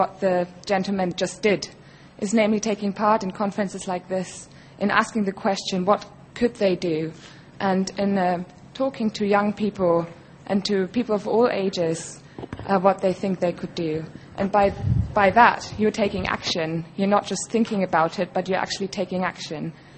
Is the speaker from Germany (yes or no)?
yes; Germany; from Germany.